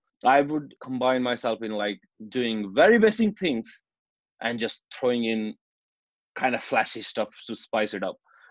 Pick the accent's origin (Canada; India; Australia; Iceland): India; because I'm from India